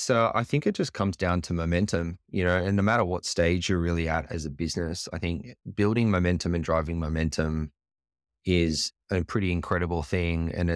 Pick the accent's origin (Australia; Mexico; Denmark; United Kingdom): Australia; now in San Diego, United States; But like, let me just be clear, like being an Australian, you know, my home turf is definitely Australia.